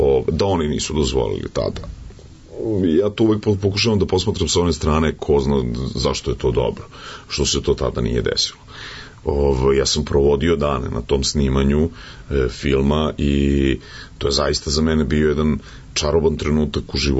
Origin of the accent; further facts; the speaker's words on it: Nadalj, Vojvodina, Serbia; also born or lived in Vrbas / Kula; Nadalj. To je selo jedno pored Srbobrana. Ja sam rođen u Vrbasu i neposredno posle toga sam živio u tom selu koje se zove Nadalj, jedno prelepo selo u Bačkoj. Pa tek posle toga u Kuli, pa u Vrbasu srednja škola i onda u Beograd, na fakultet.